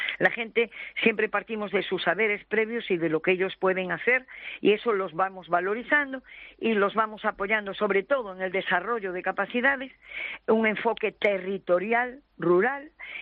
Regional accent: Spain; now in Peru; la única en este caso soy yo, española peruana, que ya uh-huh. cuando llegué me tuve que nacionalizar además por opción para ser como ellos

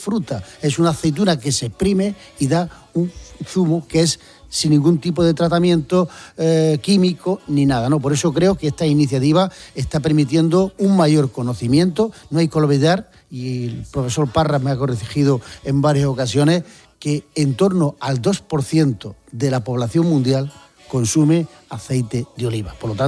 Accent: Jaén, Andalusia, Spain; Los primeros que tenemos que hacerlo somos los de Jaén.

